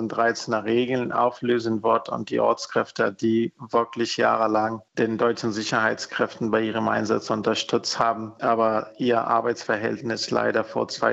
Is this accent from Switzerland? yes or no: no; Afghanistan; now in Germany; Ja, meine Familie ist noch in Afghanistan.